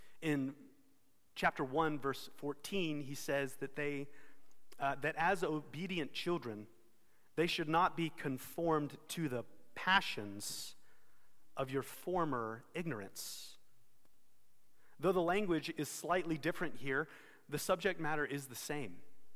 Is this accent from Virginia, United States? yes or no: no; Texas, United States; Again, as a Texan, I don't understand it, but I've seen it.